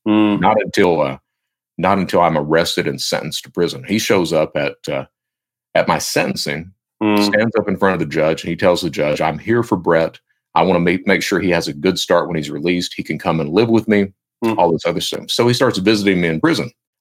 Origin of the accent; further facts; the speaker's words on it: Kentucky, United States; I come from a family. My mom, I'm from Eastern Kentucky.